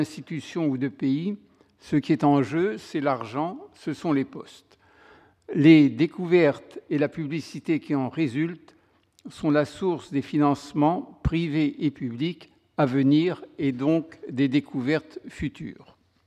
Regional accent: France; En tant que Français, outre frontière, j'apprécie tout autant que le travail d'un de mes collègues inconnus, mais français, soit soudain mis en lumière

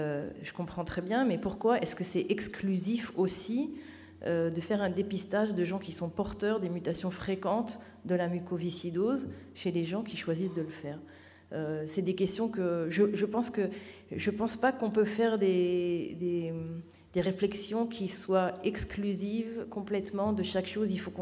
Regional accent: France; J'ai grandi en France, personne ne m'a jamais demandé chez un médecin

